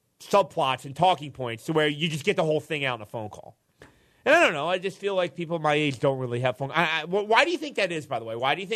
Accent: Cherry Hill, New Jersey, United States; it's about 5 minutes from our home in Cherry Hill, New Jersey, my hometown.

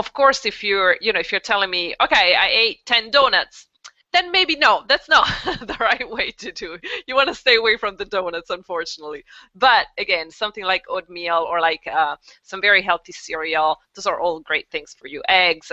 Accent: Italy; English is a second language; I was born and raised in Italy.

